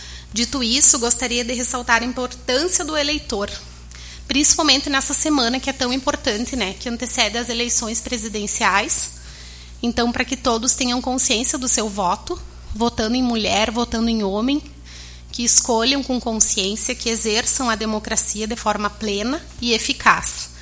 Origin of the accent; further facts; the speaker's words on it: São Borja, Rio Grande do Sul, Brazil; now in Santo Augusto, Brazil; Eu sou de São Borja, é a cidade dos presidentes, né? Tenho muito orgulho das minhas origens, mas eu escolhi Santo Augusto. Eu escolhi Santo Augusto para viver, escolhi Santo Augusto para exercer minha profissão de advogada